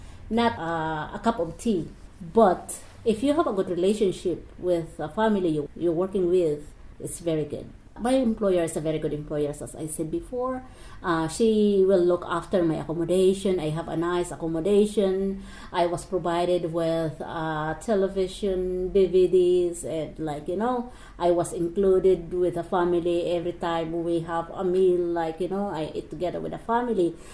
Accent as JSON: {"language": "English", "country": "Philippines", "second_language": "English", "moved": "yes", "lives_now": "Ireland", "said": "I come from the Philippines, and … And I think I stayed in the state for 13 years now."}